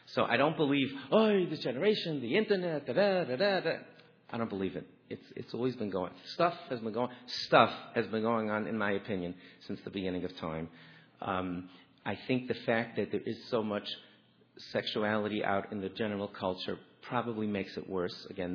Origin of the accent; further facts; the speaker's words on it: Belle Harbor, New York, United States; I grew up in Bell Harbor, Queens. I rode the bus home every day by myself from Yeshiva, from Brooklyn.